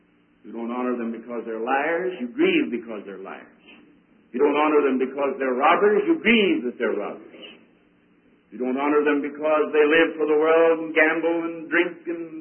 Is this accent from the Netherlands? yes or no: yes; Netherlands; accent: Dutch; English is a second language; I don't know whether she understood or not with my Dutch accent